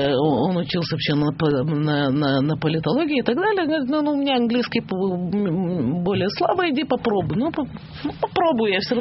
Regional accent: Israel; Ну, так, я из Израиля

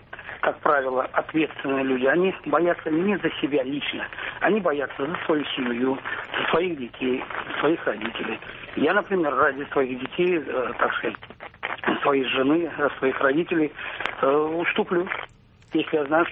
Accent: Perm, Perm Krai, Russia; я из Перми.

